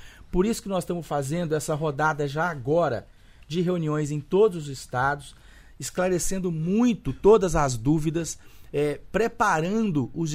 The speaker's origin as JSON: {"language": "Portuguese", "region": "Goiás", "country": "Brazil", "said": "Eu, como goiano, acho importantíssimo que o nosso Araguaia, de alguma forma, receba a tocha olímpica."}